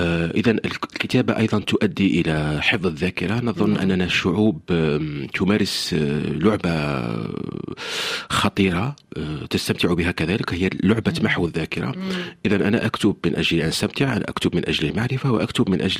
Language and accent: Arabic; Algeria; أنا ربما أنطلق من الجزائر، ولكن تهمني القصة الإنسانية، تهمني حياة الإنسان.